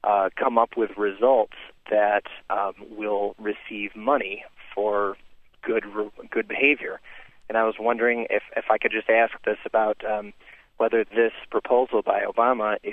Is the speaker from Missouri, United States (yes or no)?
no; Michigan, United States; I'm from Michigan.